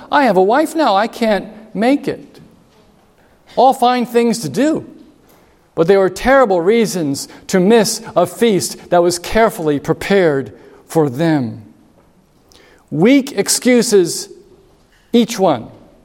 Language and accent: English; New Jersey, United States; I'm from New Jersey, so I was in a hurry, and I had to leave.